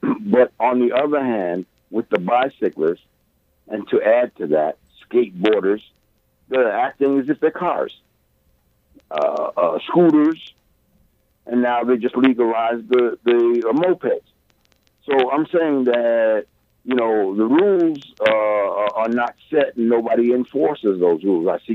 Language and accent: English; New York City, New York, United States; I live in New York City, and I've lived in New York City all my life.